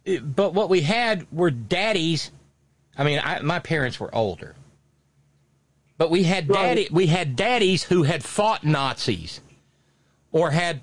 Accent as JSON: {"language": "English", "region": "Alabama", "country": "United States", "tie": "born or raised there", "said": "you growing up where you grew up and me growing up in Alabama, it wasn't in my school either. For all the screwed upness of Alabama, we did not have a Nazi problem."}